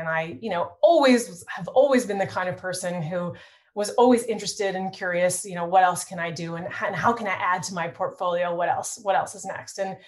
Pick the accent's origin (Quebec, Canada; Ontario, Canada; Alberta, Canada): Ontario, Canada; Toronto; it started in Canada, in Toronto. So I'm born and raised in Toronto. And in 2012, I was recruited